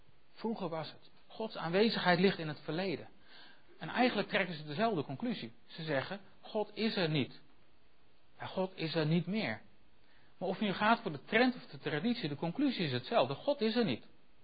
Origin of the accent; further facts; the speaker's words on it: Werkendam, North Brabant, Netherlands; Nou, weet je wat ik ontdekt heb in Werkendam, waar ik vandaan kom?